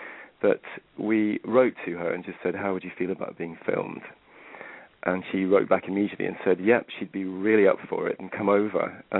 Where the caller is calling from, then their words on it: Liverpool, North West England, United Kingdom; I'm in the UK at the moment. I'm calling from Liverpool.